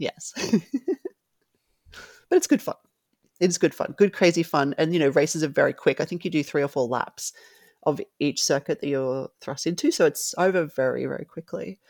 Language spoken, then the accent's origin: English; Brisbane, Queensland, Australia; It's actually made in Brisbane, my hometown. So it's made right where I live and set where I live as well.